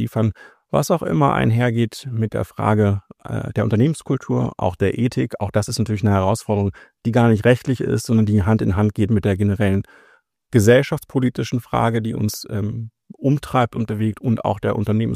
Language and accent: German; Hanover, Lower Saxony, Germany; Ich bin Hannoveraner von Hause aus.